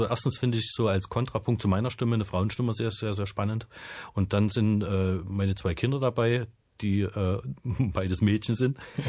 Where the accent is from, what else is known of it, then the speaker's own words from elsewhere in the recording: Thuringia, Germany; Waldzither ist ein Instrument, das bei uns in Thüringen sicher noch eine Rolle spielt, aber als junger Mensch will man Gitarre spielen.